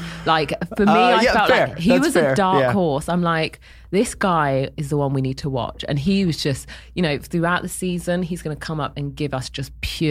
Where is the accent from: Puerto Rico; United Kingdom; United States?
United Kingdom; being the Brit that had a different accent, completely being the outsider.